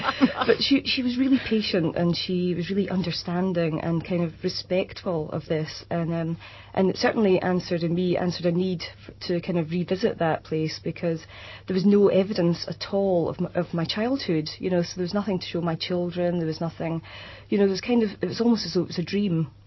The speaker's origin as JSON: {"language": "English", "town": "Paisley", "region": "Scotland", "country": "United Kingdom", "lives_now": "Broughty Ferry, United Kingdom", "said": "Well, I'm from the Rivers area of Fox Bar and Paisley. And, you know, it was a group of it was lots and lots of tenements."}